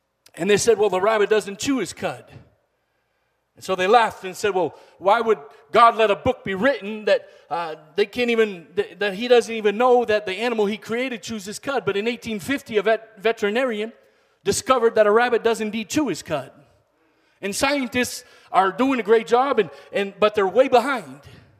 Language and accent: English; United States; And they look at me funny because I'm an American and I've got all these children and we're just there.